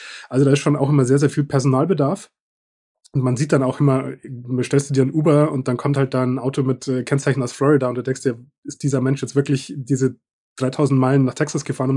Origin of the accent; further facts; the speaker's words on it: Munich, Bavaria, Germany; ich komme ja aus München, hört man vielleicht auch